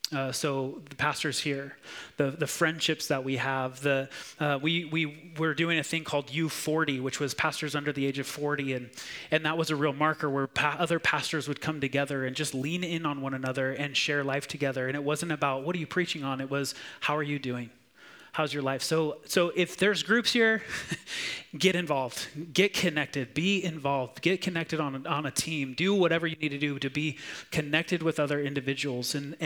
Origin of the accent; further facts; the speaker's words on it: Chico, California, United States; by the way, I'm from Chico. We've been pastoring there for 10 years.